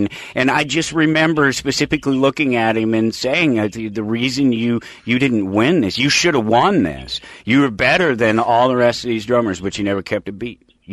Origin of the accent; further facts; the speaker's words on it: Denver, Colorado, United States; So, I'm from Denver, Colorado.